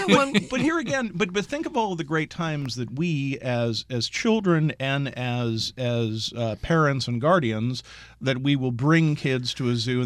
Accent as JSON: {"language": "English", "town": "Philadelphia", "region": "Pennsylvania", "country": "United States", "tie": "born or raised there", "said": "I grew up in Philadelphia. We had a great zoo, Philadelphia Zoo. I grew up at the zoo."}